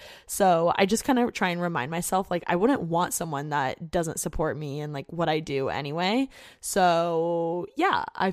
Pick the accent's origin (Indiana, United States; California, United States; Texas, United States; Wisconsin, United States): Indiana, United States; I just want to get out of Indiana, like I hate my hometown